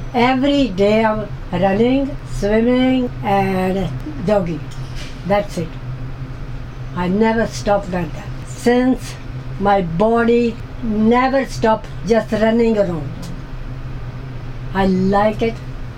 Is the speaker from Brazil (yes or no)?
no; India; English is a second language; moved away as an adult; also born or lived in England; I was came from India in 1964, 20 years old. And after that, England, I got married.